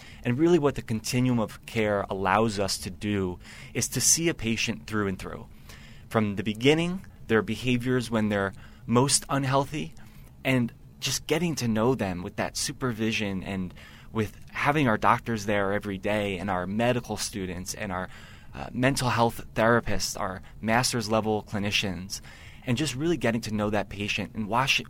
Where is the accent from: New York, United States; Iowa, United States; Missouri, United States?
New York, United States; I was coming from New York. All my family's in New York. My whole life is rooted in New York.